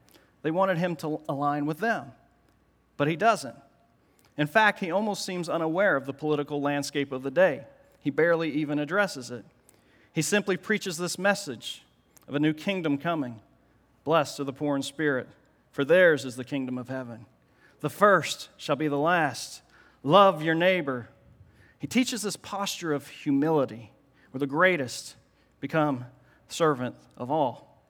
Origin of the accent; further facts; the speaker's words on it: Indiana, United States; but I'm from Indiana, and so we watch basketball. And I'm a Hoosier at heart.